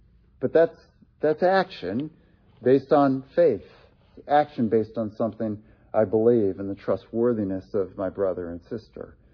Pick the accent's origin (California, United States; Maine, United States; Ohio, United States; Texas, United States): Ohio, United States; Delaware; And he spoke at Gray Chapel in my hometown, political speech in his campaign.